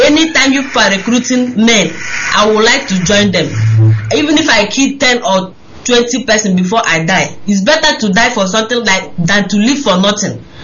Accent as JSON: {"language": "English", "town": "Uturu", "region": "Abia", "country": "Nigeria", "lives_now": "Senegal", "said": "I'm from Iskwato. I'm from Uturu in Iskwato local government in Abia State."}